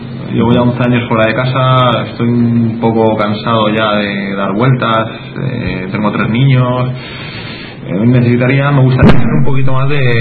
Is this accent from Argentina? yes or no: no; Madrid, Community of Madrid, Spain; Yo soy de Madrid